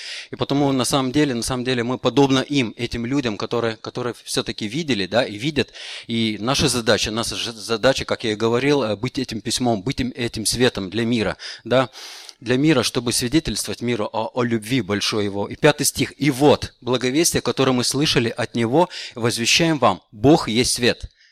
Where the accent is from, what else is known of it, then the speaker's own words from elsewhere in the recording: Lithuania; я знаю, что я литовец